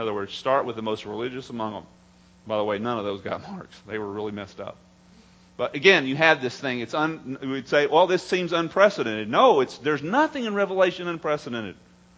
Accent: Texas, United States; You know, I grew up in East Texas.

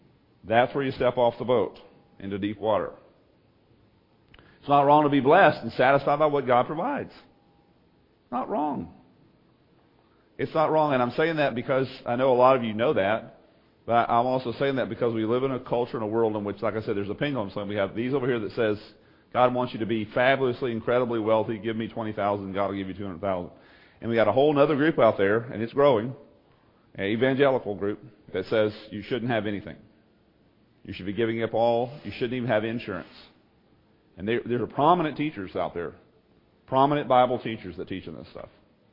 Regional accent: Texas, United States; I grew up in East Texas with a lot of Pentecostals.

